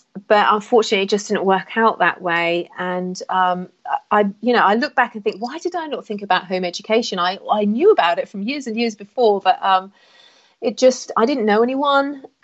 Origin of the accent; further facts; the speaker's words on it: South East England, United Kingdom; moved away as an adult; also born or lived in Australia; did live in Australia for 17 years, where I met my hubby and had my children, and we've been back here 10 years now. So, but I grew up in Hampshire, born in Hampshire, and I left here when I was 21.